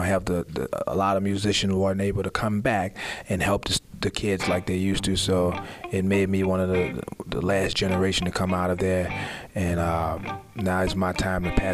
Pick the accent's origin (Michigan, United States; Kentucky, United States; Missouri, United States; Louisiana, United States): Louisiana, United States; New Orleans; I grew up in a world-famous Treme neighborhood. It was a brass band, a home of the brass band and jazz and different things. It's the oldest black neighborhood in America